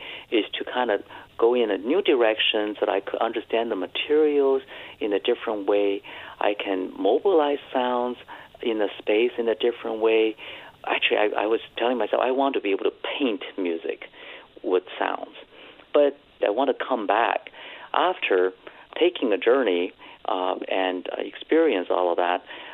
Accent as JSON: {"language": "English", "region": "Beijing", "country": "China", "tie": "born or raised there", "said": "a lot of that cultural heritage was no longer vibrant, no longer alive when I was growing up in Beijing in the 1970s or early 80s."}